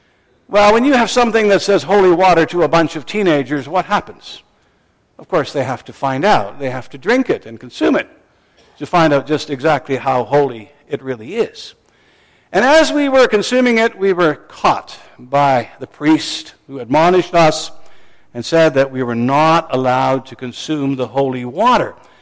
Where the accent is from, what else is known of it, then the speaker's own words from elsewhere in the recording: Ontario, Canada; Years ago, when I was growing up in Ontario, my classmates and I, together with our teacher, made an excursion to what's called the area of Midland